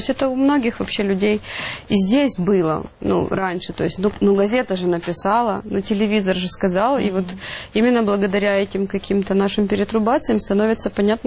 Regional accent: Ukraine; как каждый нормальный украинец, конечно же

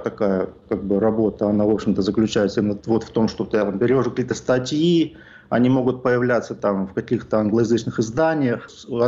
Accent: Ukraine; moved away as an adult; also born or lived in Kazakhstan; now in United States; Я вырос в Украине. В 81 году отец решил из Казахстана уезжать полностью домой, в Украину, потому что он из Украины. Вырос я в Украине

